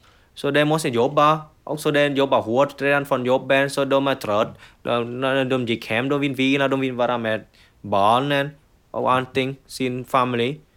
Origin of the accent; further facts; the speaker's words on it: Vietnam; Swedish is a second language; now in Sweden; Men ibland är jag född i Vietnam. Jag växer upp i Vietnam. Och jag förstår kultur i Vietnam.